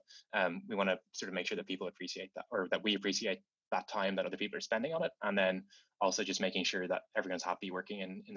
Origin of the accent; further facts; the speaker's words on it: Dublin, Leinster, Ireland; So I grew up in Dublin City, like not too far from the city center.